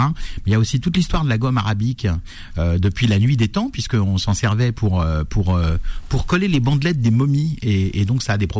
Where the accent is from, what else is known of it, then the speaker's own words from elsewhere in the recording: Corsica, France; On fait ça chez nous en Corse, qu'est-ce que c'est bon.